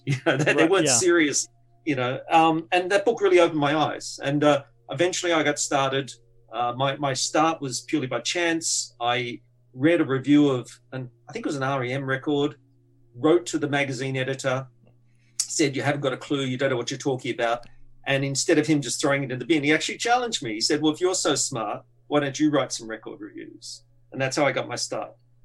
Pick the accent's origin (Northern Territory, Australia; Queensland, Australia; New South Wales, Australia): New South Wales, Australia; Sydney; all that stuff I was telling you about growing up in Sydney in the 70s and 80s.